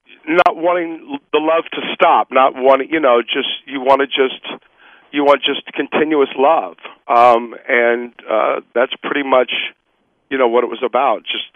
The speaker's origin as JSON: {"language": "English", "town": "Miami", "region": "Florida", "country": "United States", "tie": "born or raised there", "said": "I grew up in Miami."}